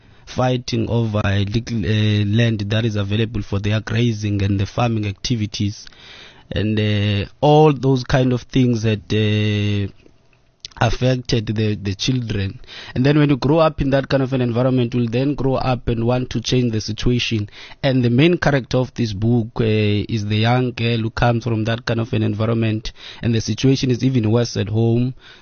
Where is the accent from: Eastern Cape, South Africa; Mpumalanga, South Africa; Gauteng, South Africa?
Eastern Cape, South Africa; Bizana; Yes, I'm from Bizana, where O.R. Tambo was born, where Winnie Madikizela Mandela was born also.